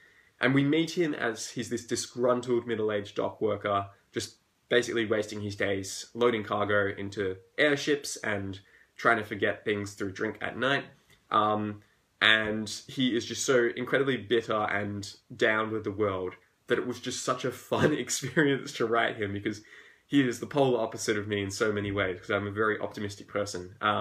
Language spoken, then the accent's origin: English; Australia; So yes, I'm Australian, as you can tell by my accent.